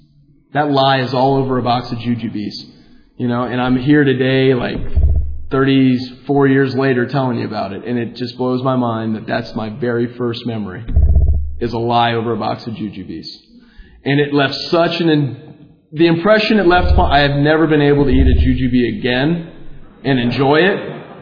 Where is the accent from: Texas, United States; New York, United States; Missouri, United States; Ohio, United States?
Ohio, United States; Dayton; So I grew up in Dayton, Ohio. I'm from the birthplace, or the birth state, I guess, of this program.